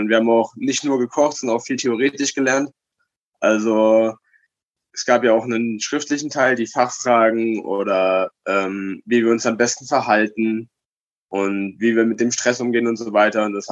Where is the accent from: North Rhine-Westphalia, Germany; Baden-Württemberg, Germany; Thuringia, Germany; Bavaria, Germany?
Thuringia, Germany; Erfurt; ich komme aus Erfurt, aus Deutschland